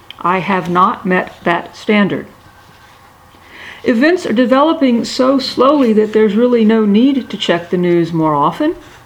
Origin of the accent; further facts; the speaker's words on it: Louisiana, United States; I grew up in South Louisiana, where hurricanes occur regularly, and where past hurricanes provide the relative disaster measuring stick.